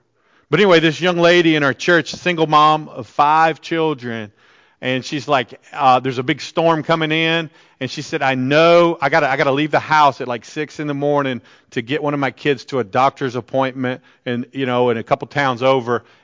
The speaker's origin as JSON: {"language": "English", "region": "the South", "country": "United States", "said": "And I mean, I'm the Southerner."}